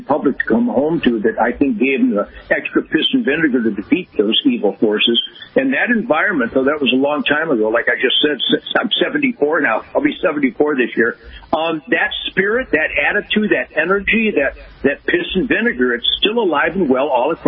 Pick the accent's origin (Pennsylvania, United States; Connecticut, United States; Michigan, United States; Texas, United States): Michigan, United States; Detroit; born there; Born in Detroit in 1948 when it was known as the Arsenal of Democracy